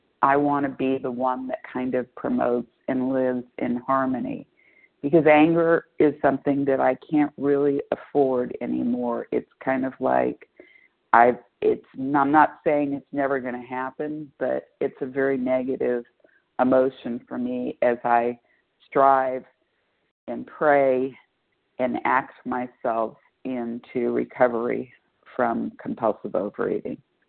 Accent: California, United States; I am from Southern California.

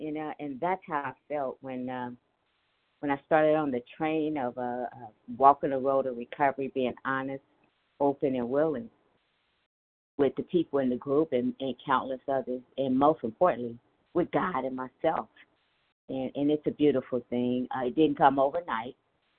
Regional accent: Ohio, United States; I'm from Ohio and very grateful.

